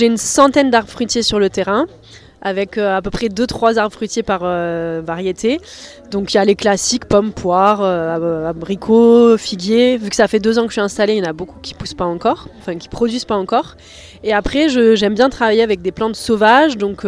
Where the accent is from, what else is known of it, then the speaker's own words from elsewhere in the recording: Occitanie, France; Donc je suis revenue dans l'Auragais, qui est un peu ma terre natale.